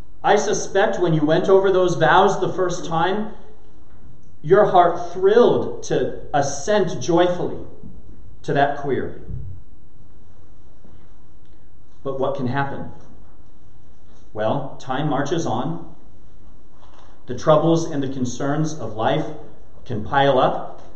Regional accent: United States; As an American myself, it's been my observation that Americans have a keen sense of privacy.

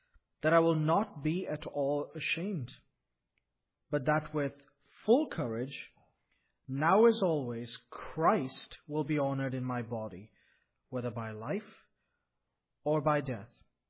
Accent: Bangalore, Karnataka, India; we are church planters in Bangalore, India, which is my hometown where I'm from originally.

